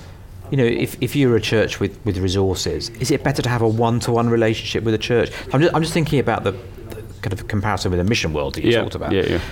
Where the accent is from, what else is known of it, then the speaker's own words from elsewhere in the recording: London, United Kingdom; accent: London; This is a bit of an aside, but when I grew up, I had a London accent. My parents were all EastEnders